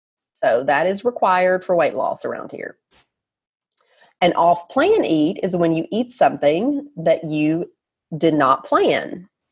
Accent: the South, United States; accent: Southern; I love my accent. I own it. You know, what can I do now about it? I'm Southern and I'm proud.

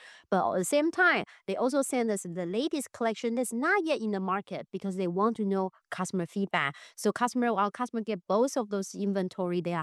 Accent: Taiwan; moved away as an adult; now in United States; Yeah, I was from Taiwan originally. I went to Northwestern University to get my marketing degree.

